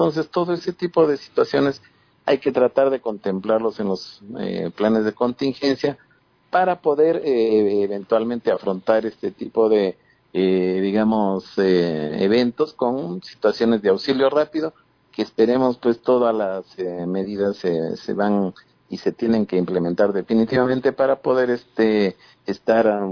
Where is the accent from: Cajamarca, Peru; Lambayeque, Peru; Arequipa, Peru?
Cajamarca, Peru; yo creo, unidos como peruanos. Nosotros tenemos una gran esperanza de que Cajamarca siempre va a estar unida